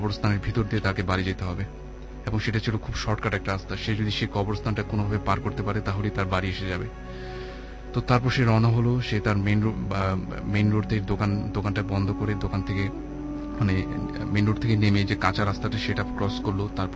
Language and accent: Bangla; Dhaka, Dhaka Division, Bangladesh; পুরান ঢাকা থেকে এসেছি, আমি এসএসসি পড়ছি।